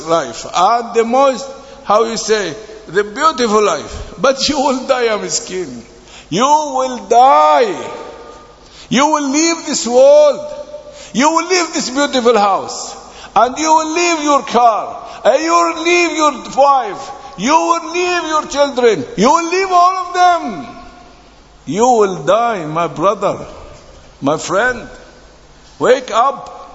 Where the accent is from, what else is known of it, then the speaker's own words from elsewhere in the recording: Palestine; we are from Palestine, the people asking me what we can do for Palestine. We are Palestinians, we are nearby.